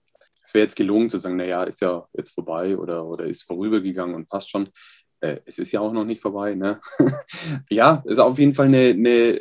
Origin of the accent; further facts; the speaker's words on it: Regensburg, Bavaria, Germany; zwar nie in Regensburg gewohnt, aber ich war zumindest für Musikleistungskurs vom Müller-Gymnasium in Regensburg. Also ich komme aus der Ecke.